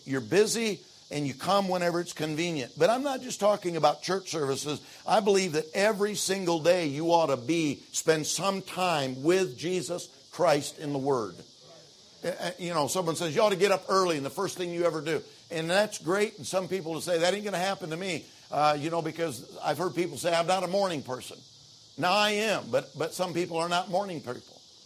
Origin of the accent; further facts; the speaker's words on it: Michigan, United States; talking about the 1950s, growing up in Michigan. There was a time when literally, honestly, I can remember being out on the farm.